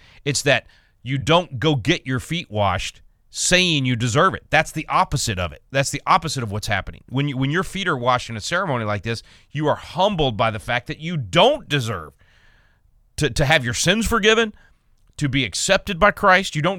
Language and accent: English; Texas, United States; in my home state here in Texas